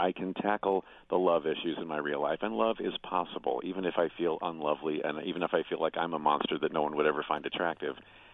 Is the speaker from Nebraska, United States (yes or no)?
no; Indianapolis, Indiana, United States; my hometown.